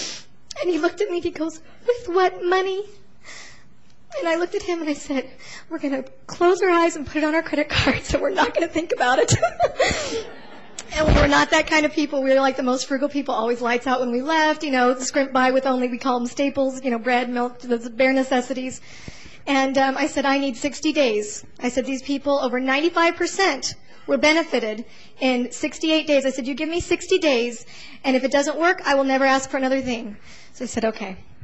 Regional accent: Katy, Texas, United States

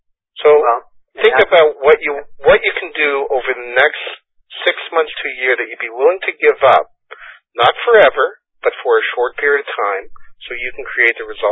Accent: Toronto, Ontario, Canada; because I was from Toronto

